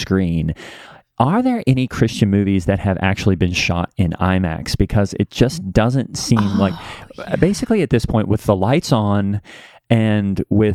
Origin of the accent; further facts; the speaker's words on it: Brisbane, Queensland, Australia; also born or lived in Sydney / Auckland; I'm from, you know, I started out in Brisbane, moved to Sydney for a while. Then I was in Auckland, finished up in I did some mission in Tasmania.